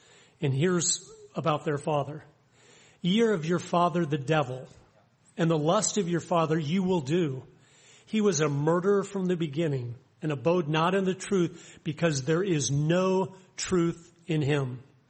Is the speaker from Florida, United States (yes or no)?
yes; Tampa, Florida, United States; I grew up in Tampa, Florida, and my mom had to go to the store to get some ladies' things.